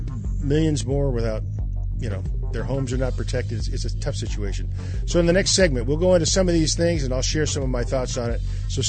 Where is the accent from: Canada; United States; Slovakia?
United States; California; moved away as an adult; also born or lived in Oklahoma; Some of you know I grew up in California. Yeah. In the 60s and 50s and 60s, it was a little bit different than it is now.